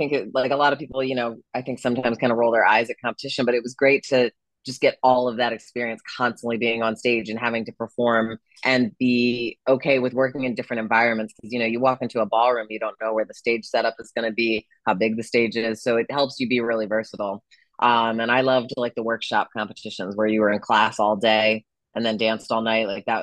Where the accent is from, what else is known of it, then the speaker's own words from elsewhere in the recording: Columbia, Maryland, United States; So I am from Columbia, Maryland. It's a town like right outside of Baltimore, Maryland.